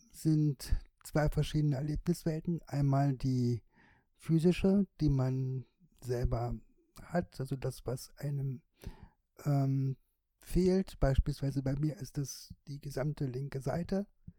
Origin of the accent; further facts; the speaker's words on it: Tangerhütte, Saxony-Anhalt, Germany; also born or lived in Quedlinburg; Ja, ich bin in Quedlinburg geboren und weil dann hier eine Schule gebaut wurde für Körperbehinderte, 1974 sind meine Eltern dann vom Harz über Kerfförde nach Tangerhütte gezogen.